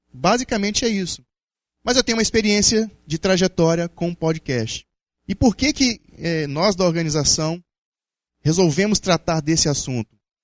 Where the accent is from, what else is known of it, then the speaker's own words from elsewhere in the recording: Espírito Santo, Brazil; É um momento mágico pra gente, enquanto capixaba